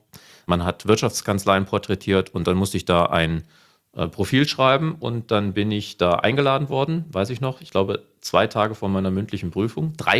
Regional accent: Hesse, Germany; accent: North Hessian; hört man meinen nordhessischen Dialekt, Akzent

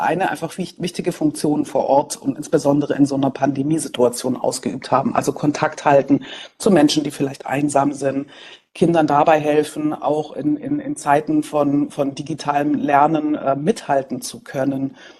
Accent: Stuttgart, Baden-Württemberg, Germany; born there; also born or lived in Berlin; in Stuttgart geboren, kroatische Wurzeln, dann hat es mich nach Berlin verschlagen und seit 3,5 Jahren, wie gesagt, in Neustrelitz tätig

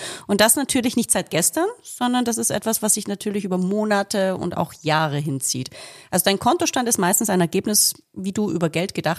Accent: Baden-Württemberg, Germany; also ich selbst bin ja Schwäbin

